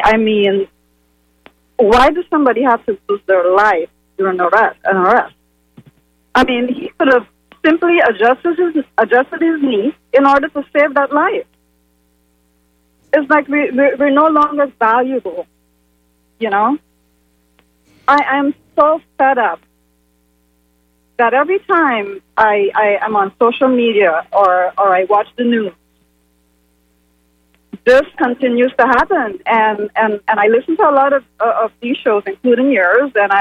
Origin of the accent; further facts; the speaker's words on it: Guyana; now in United States; as a black person in America, I come from South America originally, Guyana.